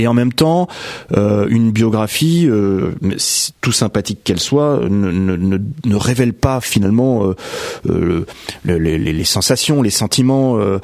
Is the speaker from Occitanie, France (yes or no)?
no; Bouffémont, Île-de-France, France; quand j'étais gamin, à Bouffémont, justement, je regardais les avions qui passaient au-dessus de ma tête en finale